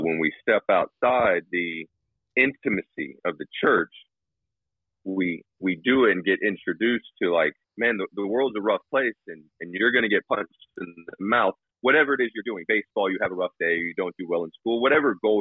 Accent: Florida, United States; I would say, like, I grew up in Florida, and so I'd be down there and we'd be working.

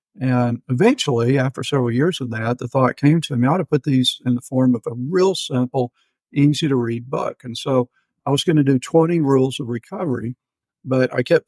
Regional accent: Houston, Texas, United States; We're from Houston, Texas.

